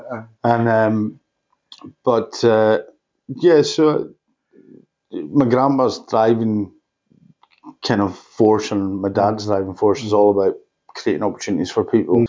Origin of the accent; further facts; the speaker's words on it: Isle of Lewis, Scotland, United Kingdom; So I was born and brought up in the Isle of Lewis